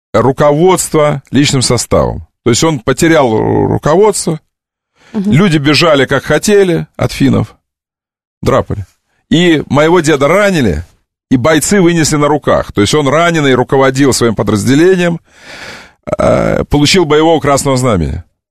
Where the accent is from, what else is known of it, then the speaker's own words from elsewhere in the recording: Ukraine; Но он украинец, и я украинец.